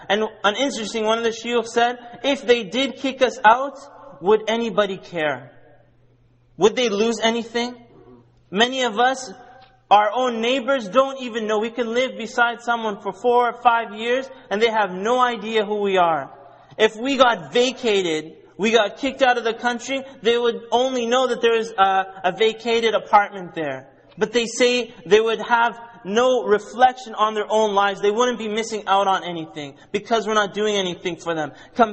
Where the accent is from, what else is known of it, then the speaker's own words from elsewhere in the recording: the Prairies, Canada; When I was growing up in Canada, on the prairies, there weren't too many halal meat shops